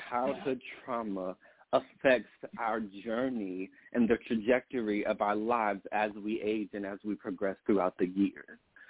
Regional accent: North Carolina, United States; As I said, I am from, well, I grew up in North Carolina, but originally from South Carolina.

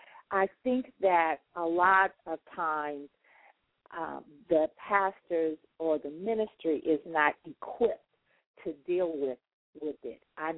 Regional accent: Chicago, Illinois, United States; now in North Carolina, United States; And Chicago is my hometown. Also, I live in North Carolina now, so maybe we can.

